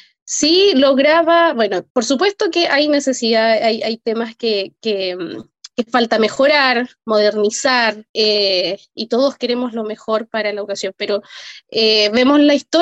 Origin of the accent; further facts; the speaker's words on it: Chile; al final del día somos todos chilenos